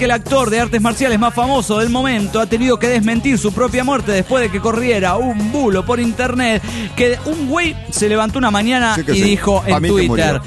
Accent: Puebla, Mexico; now in Madrid, Spain; soy originaria de Puebla.

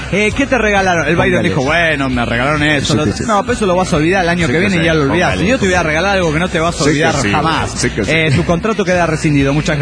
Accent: Guadalajara, Jalisco, Mexico; Hola, ¿cómo están? … de Guadalajara, Jalisco, México.

